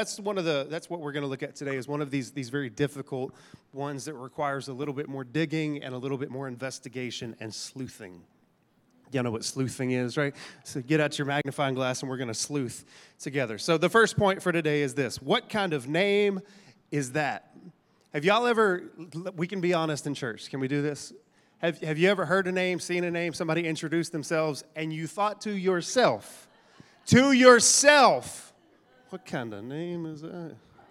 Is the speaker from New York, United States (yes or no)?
no; Texas, United States; I'm from East Texas. That boy's name is Darius.